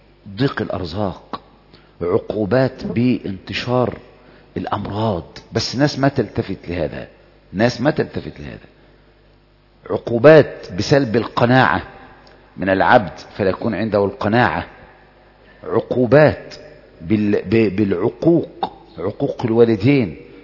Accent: Egypt; حتى كان في هذا العصر 100 سنة ثورة هدى شعراوي عندنا في مصر وكذا

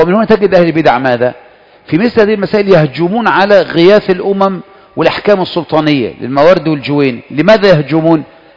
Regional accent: Egypt; ممكن احنا نقول كلمة عندنا في مصر عادي خالص

